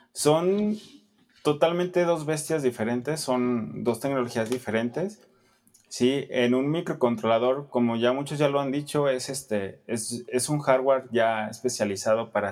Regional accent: Aguascalientes, Mexico; moved away as an adult; now in Guadalajara, Mexico; yo soy originario de Aguascalientes.

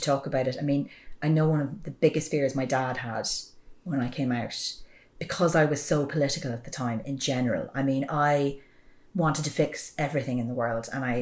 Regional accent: Longford, Leinster, Ireland; and that I was from Longford, two minority things in society.

